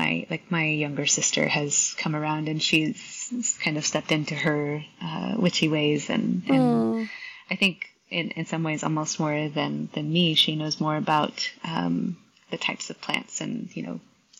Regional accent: Missouri, United States; the country, you know, the very northwest corner of Missouri.

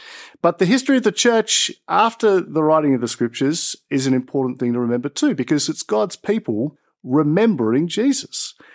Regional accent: Sydney, New South Wales, Australia; I grew up in Sydney, wonderful Christian parents, raised me in the faith, taught me about grace and Jesus.

